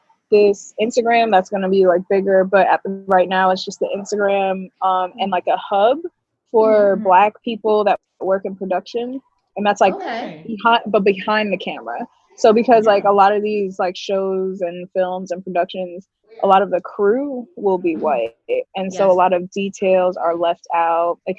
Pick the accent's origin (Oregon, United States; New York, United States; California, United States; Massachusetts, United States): New York, United States; now in Dallas, United States; But yeah, so I'm from New York. I just moved to Dallas.